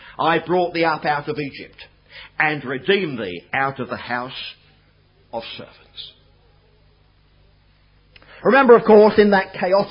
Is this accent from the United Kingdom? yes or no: yes; England, United Kingdom; But I was brought up on Sankis, an excellent hymn book, if you'll allow Sassenach to say that.